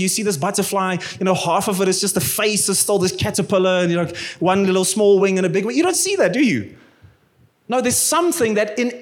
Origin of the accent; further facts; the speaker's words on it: Bloemfontein, Free State, South Africa; now in Pretoria, South Africa; I was born and bred in Bloemfontein, my wife as well, and our sisters and brothers, everyone, they all went and studied in other places